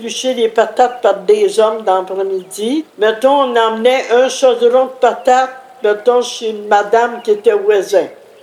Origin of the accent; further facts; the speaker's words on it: Saint-Alphonse, Quebec, Canada; born there; Je suis née ici. Je suis née à Saint-Alphonse.